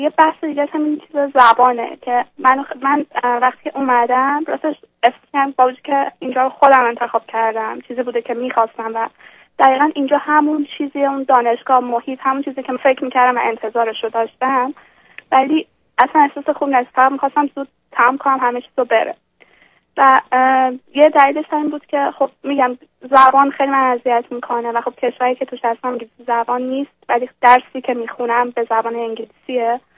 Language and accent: Persian; Iran; moved away as an adult; now in Europe; من 25 سالمه و حدود 5 ماه پیش از ایران اومدم اروپا برای ادامه تحصیل. لیسانس هم توی ایران گرفتم،